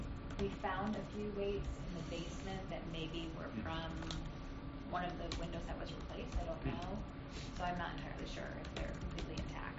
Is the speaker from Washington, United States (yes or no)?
yes; Seattle, Washington, United States; because I'm from Seattle and I don't live in this house until I get heat.